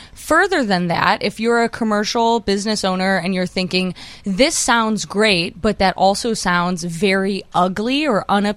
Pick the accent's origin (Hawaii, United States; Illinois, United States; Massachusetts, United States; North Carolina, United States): Illinois, United States; Cicero; accent: Ciceronian; Ugh, I know. It's my Ciceronian accent.